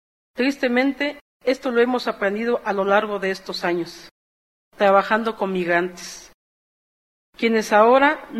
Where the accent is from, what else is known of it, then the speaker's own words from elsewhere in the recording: Mexico; lo cual prueba del estado de abandono en que nos han dejado como pueblo mexicano.